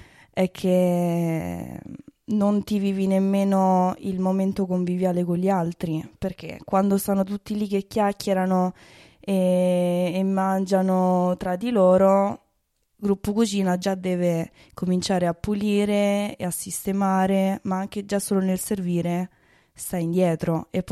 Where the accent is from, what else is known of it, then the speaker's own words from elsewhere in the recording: Rome, Lazio, Italy; ho 22 anni e vengo da Roma.